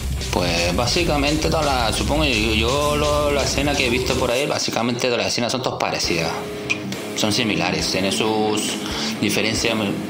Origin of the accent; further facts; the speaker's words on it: Canary Islands, Spain; moved away as an adult; pues sí, mira que soy canario.